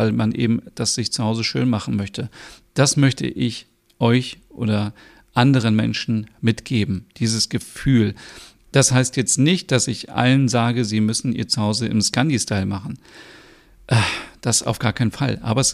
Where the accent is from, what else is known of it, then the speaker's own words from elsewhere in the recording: Hanover, Lower Saxony, Germany; Fest steht, ich bin aufgewachsen mit meiner Mutter alleine, sie war alleinerziehend. Und wir sind in einer kleinen Wohnung aufgewachsen in Hannover.